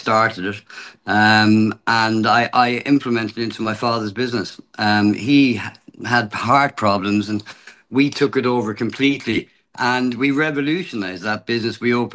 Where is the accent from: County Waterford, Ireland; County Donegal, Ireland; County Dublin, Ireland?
County Waterford, Ireland; Waterford; I'm from Waterford in Ireland